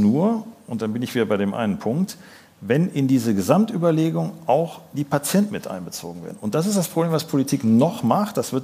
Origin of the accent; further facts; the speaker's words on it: Düsseldorf, North Rhine-Westphalia, Germany; also born or lived in Cologne; Ich bin gebürtiger Kölner, ja.